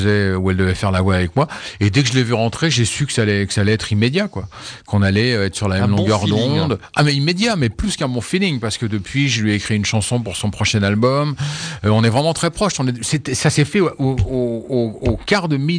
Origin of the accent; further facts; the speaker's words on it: France; Je suis revenu chez moi en France après 15 ans d'absence.